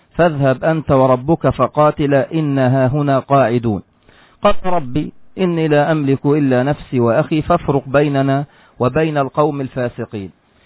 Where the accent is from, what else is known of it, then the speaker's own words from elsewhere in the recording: Palestine; في بلادنا فلسطين